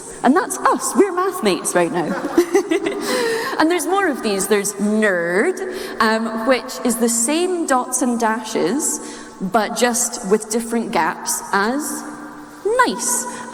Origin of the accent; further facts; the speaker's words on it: Scotland, United Kingdom; as you've noticed by the accent, I am Scottish.